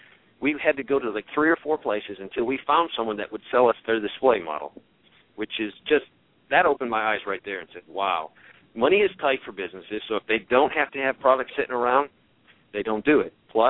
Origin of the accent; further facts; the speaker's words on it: the South, United States; I'm from the South, I'm a prepper, so